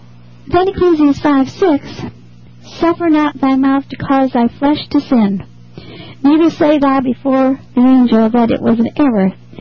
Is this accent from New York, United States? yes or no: no; Ohio, United States; She was a girl from my home state of Ohio.